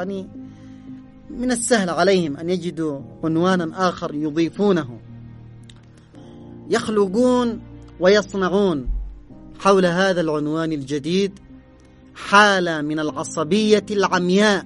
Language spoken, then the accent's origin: Arabic; Yemen